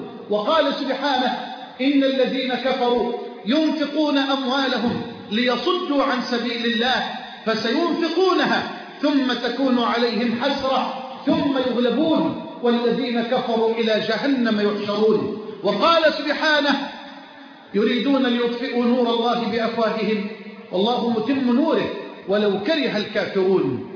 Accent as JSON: {"language": "Arabic", "country": "Egypt"}